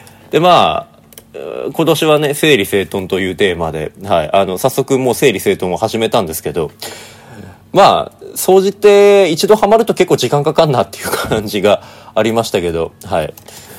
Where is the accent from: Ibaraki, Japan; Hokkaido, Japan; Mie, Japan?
Hokkaido, Japan; Sapporo; まあ、僕の実家は札幌なんだけど